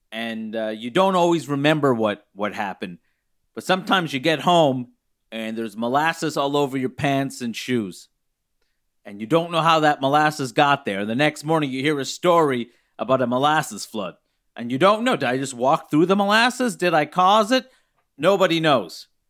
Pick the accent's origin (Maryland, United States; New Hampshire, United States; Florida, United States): Maryland, United States; Pigtown; I was raised in Pigtown, of course. I didn't think I'd leave Pigtown.